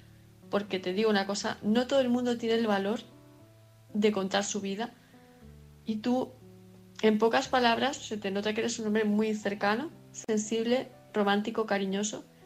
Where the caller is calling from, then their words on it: Palma, Balearic Islands, Spain; de Palma de Mallorca, y como cada noche estoy aquí escuchando el programa